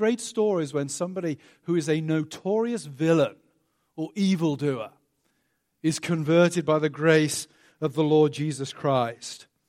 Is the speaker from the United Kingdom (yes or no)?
yes; England, United Kingdom; Where I grew up in England